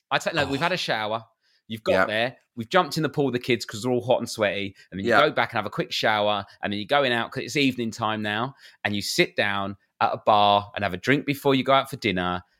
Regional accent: United Kingdom; You've got to have a couple of drinks to meet new people. We're British.

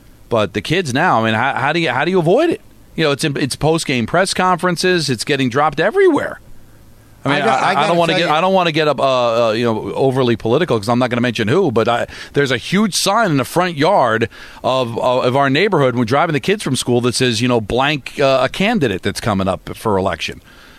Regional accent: New York, United States; I'm a New Yorker. I'm a fan of New York teams

